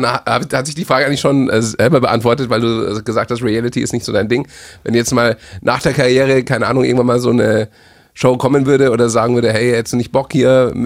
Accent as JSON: {"language": "German", "town": "Munich", "region": "Bavaria", "country": "Germany", "said": "als Münchner war das einfach so"}